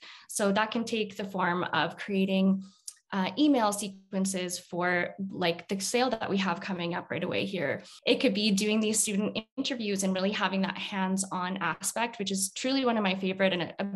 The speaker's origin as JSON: {"language": "English", "country": "Canada", "said": "I am from Canada."}